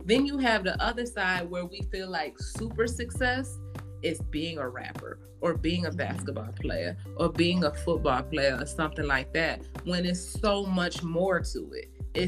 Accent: Michigan, United States; I mean, I did go away because I'm from Michigan, but I went to school in Minnesota

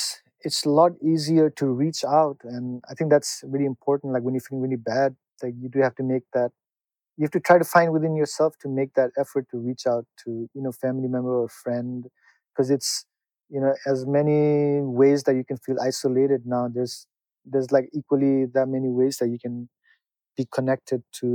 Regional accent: Nepal; English is a second language; like you said, we came from Nepal.

